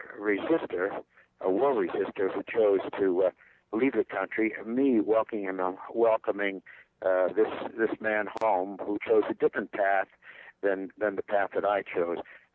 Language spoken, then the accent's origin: English; Ladysmith, Wisconsin, United States; born there; I was born on July 4th, 1946 in Ladysmith, Wisconsin.